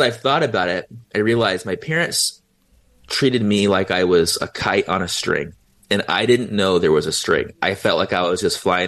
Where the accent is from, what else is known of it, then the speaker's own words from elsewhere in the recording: San Diego, California, United States; I was 16 and I'm from San Diego.